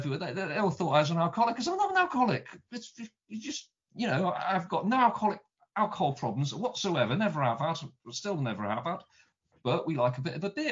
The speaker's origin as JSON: {"language": "English", "region": "England", "country": "United Kingdom", "moved": "as an adult", "lives_now": "United States", "said": "when I came to work in America, it was 1990, and I come from a culture where at lunchtime, not so much these days, it has changed a lot, but back in those days, anyone in England"}